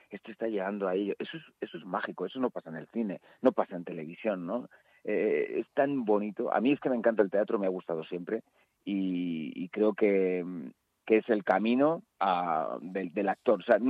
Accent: La Rioja, Spain; moved away as an adult; now in Madrid, Spain; los riojanos somos muy tercos y, bueno, y además es que yo me considero muy riojano. Es verdad que llevo muchos años en Madrid, amo Madrid

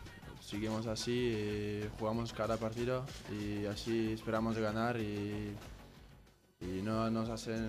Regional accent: Belgium; Spanish is a second language; Y yo creo que por eso yo vengo de Bélgica y ahí también hay más frío y lluvia.

